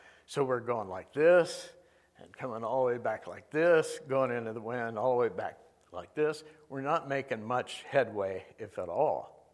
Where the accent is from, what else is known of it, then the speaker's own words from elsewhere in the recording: Aruba; I knew better after growing up in Aruba.